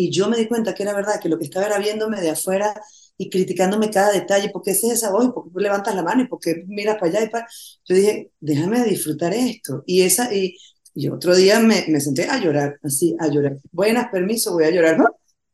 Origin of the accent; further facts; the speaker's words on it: Venezuela; este año cumplo 50, estrenemos esto el día de mi cumpleaños número 50 en Venezuela, por Cristo, pasar mi cumpleaños en mi país